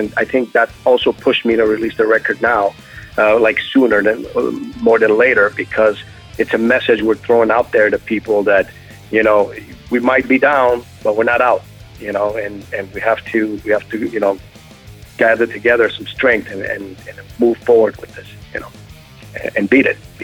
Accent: Montreal, Quebec, Canada; I'm originally from Montreal.

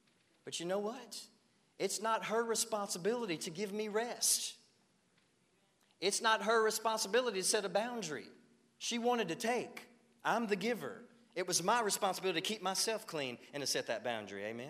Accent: the South, United States; Now, I grew up in the South. My parents are old school. My dad was an old, hardcore Southern man.

